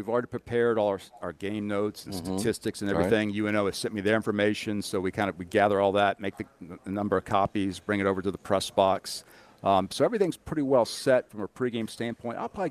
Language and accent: English; Lafayette, Louisiana, United States; I grew up in Lafayette, so I'm familiar with what Yvette Girard did back at then USL at Southwestern Louisiana.